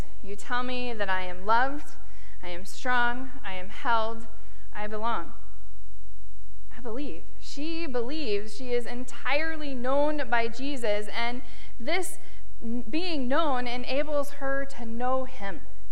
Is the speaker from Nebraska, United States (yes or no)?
yes; Nebraska, United States; when I was growing up in Nebraska, my brother and I, on a hot summer day, we would run outside to the end of the hose